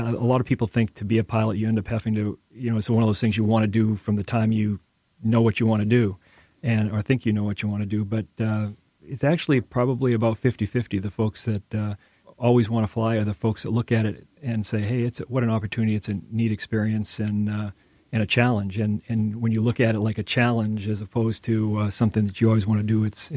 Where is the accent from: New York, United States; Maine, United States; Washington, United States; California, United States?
Maine, United States; Brewer; Sure. I grew up in Brewer and went to Brewer High School